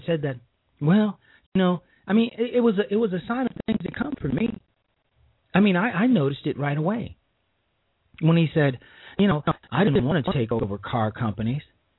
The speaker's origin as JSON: {"language": "English", "town": "Chicago", "region": "Illinois", "country": "United States", "tie": "born or raised there", "said": "I am a Chicago native. I grew up in Chicago. I grew up approximately 7 blocks from what was then called Operation Breadbasket, later renamed Operation Push."}